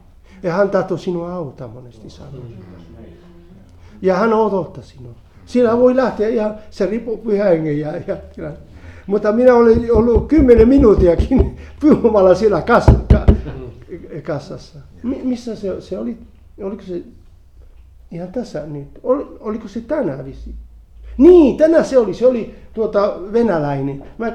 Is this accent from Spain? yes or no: yes; Spain; Finnish is a second language; Siellä oli venäläisiä, ja minä olin espanjalainen